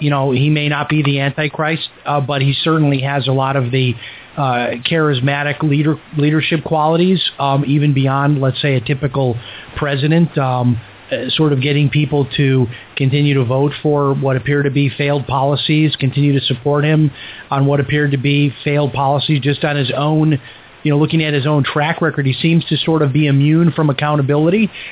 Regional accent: Chicago, Illinois, United States; because I grew up in Chicago, and almost everybody in my neighborhood, they were Catholic.

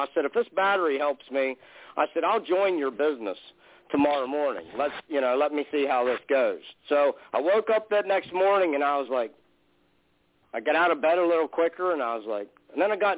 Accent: Spring Run, Pennsylvania, United States; A friend of mine that lived here in my hometown in Spring Run, Pennsylvania

